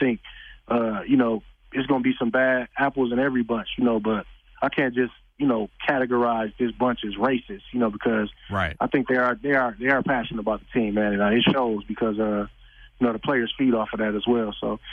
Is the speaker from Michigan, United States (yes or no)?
yes; Flint, Michigan, United States; I mean, I'm from, born and raised in Flint, Michigan, so it's a total different culture shock